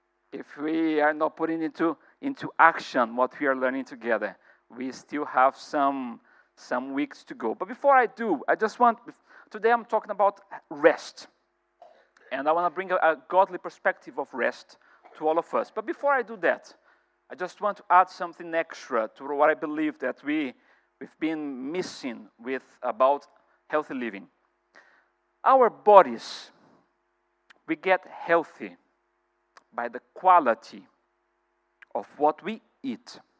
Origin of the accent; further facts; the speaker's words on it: United Kingdom; Especially as a British, sometimes I can overspeak.